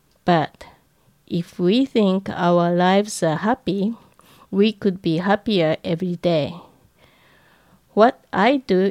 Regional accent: Tokyo, Japan; When I was a little girl growing up in Tokyo

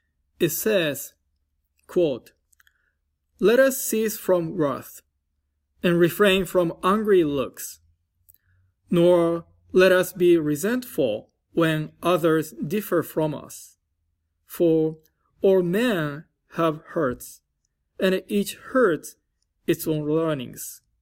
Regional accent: Hiroshima, Japan; English is a second language; now in California, United States; I am originally from Hiroshima, Japan

